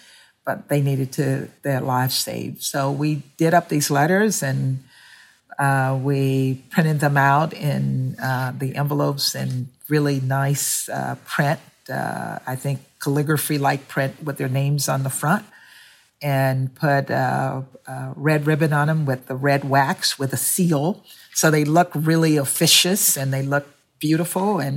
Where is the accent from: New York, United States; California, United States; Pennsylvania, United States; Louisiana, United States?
Louisiana, United States; And I grew up in Louisiana. And I went to Black schools.